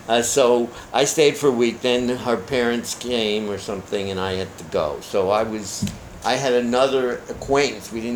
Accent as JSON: {"language": "English", "town": "Bronx", "region": "New York", "country": "United States", "tie": "born or raised there", "said": "I grew up in the Bronx. I was living in Manhattan since I was 21."}